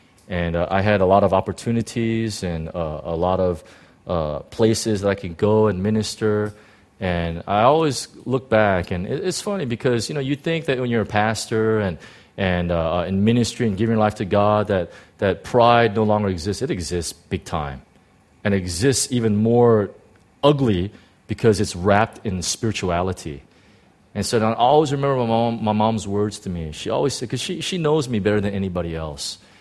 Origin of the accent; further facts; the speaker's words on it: United States; now in Hong Kong; I'm thankful to the Lord for being in these people groups and growing up in the United States and these type of things.